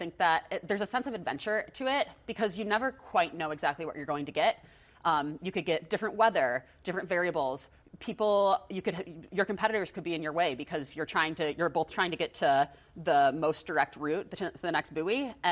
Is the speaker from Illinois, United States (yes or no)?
yes; Chicago, Illinois, United States; I'm from Chicago, and the river is one of my favorite staples of the city. Like, I just remember as a kid, you know, going on a boat down the river